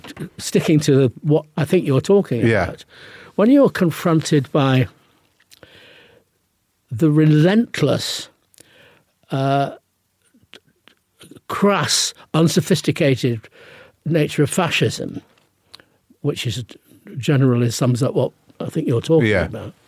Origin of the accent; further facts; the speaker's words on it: Manchester, North West England, United Kingdom; I grew up in Manchester.